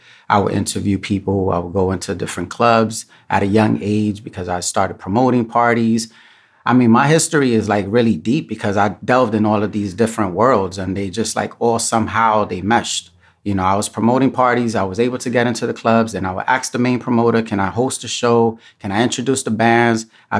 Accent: New York City, New York, United States; Born Lower East Side. Yep. I'm a New Yorker. So my parents are from Puerto Rico. I was born here in the Lower East Side. My parents are from Santurce and Camuy.

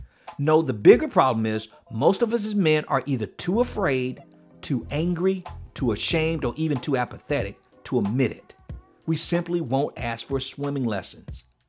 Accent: Miami, Florida, United States; when I grew up in Liberty City, we had 5 high schools in Liberty City and 2 mall-sized shopping centers and a theater.

